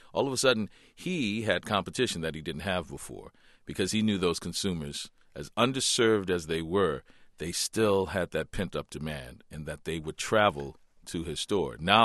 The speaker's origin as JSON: {"language": "English", "town": "New Orleans", "region": "Louisiana", "country": "United States", "tie": "born or raised there", "lives_now": "New York, United States", "said": "growing up in New Orleans, where so much of the culture is based around food, is unacceptable."}